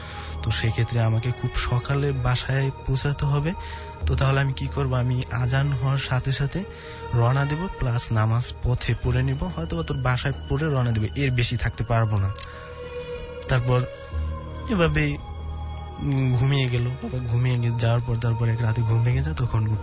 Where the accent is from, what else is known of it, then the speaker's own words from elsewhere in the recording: Muladi, Barisal Division, Bangladesh; আমাদের বাড়িটা জাস্ট এমন একটা প্লেস যে বরিশালের মুলাদিতে এবং টুমচর গ্রামে, আমাদের গ্রামের নাম টুমচর এবং বাড়িটার শরীয়তপুরের পার্শ্ববর্তী জায়গায় এবং সীমান্তবর্তী জায়গায়।